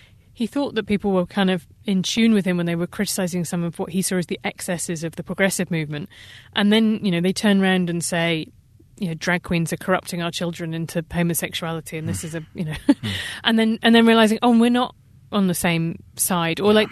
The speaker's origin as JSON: {"language": "English", "country": "United Kingdom", "said": "So I'm British, so in American terms, you know, being kind of on the center left in Britain is being pretty left wing"}